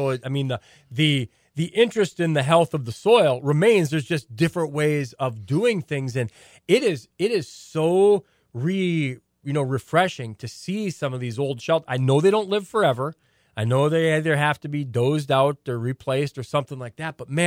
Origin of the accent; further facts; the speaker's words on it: North Dakota, United States; And I've never, you know, growing up in North Dakota, you never really revered the shelter belt because they were everywhere.